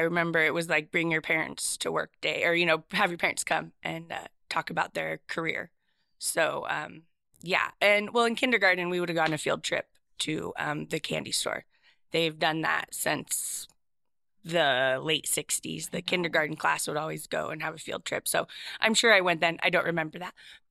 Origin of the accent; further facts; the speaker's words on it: Seaside, Oregon, United States; also born or lived in Cannon Beach, United States; I grew up in Seaside, Oregon, and Cannon Beach as well. I was born in Seaside in June 1980.